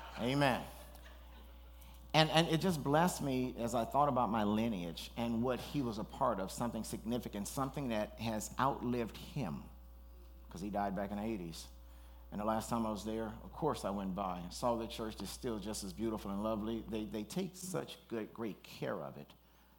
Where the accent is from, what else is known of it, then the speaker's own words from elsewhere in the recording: Louisiana, United States; When I was a child, I lived in Louisiana, and of course, at that time in the 60s, it was segregated.